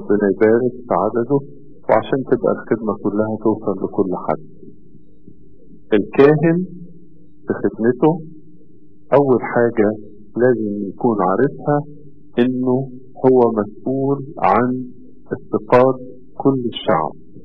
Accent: Egypt; في بنسلفانيا

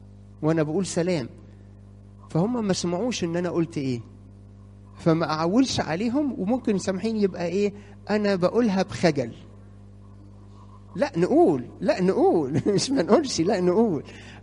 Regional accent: Egypt; احنا كمصريين حتى عشان برضو ما تحسيش

